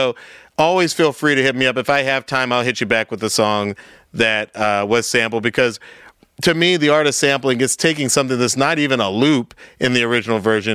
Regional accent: Atlanta, Georgia, United States; My preferred because I'm from Atlanta.

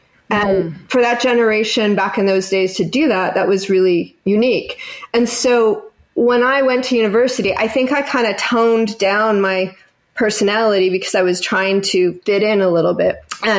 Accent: London, Ontario, Canada; also born or lived in Toronto; I moved to Toronto and I was living in Toronto the whole time. I'm from London, Ontario. Yes, there's another London.

